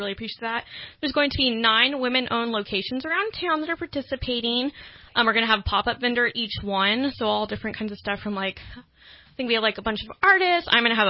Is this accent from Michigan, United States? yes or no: no; Texas, United States; I'm from Texas, you guys. So I don't know all the street names around.